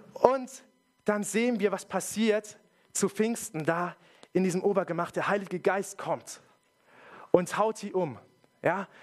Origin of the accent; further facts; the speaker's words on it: Berlin, Germany; Ich komme aus Hellersdorf, bei uns redet man so.